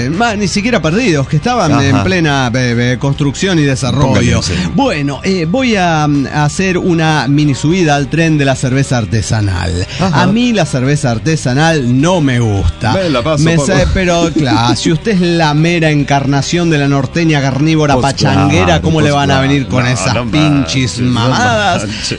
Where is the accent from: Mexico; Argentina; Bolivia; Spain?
Bolivia; Tarija; y yo nací y crecí, me desarrollé en Tarija.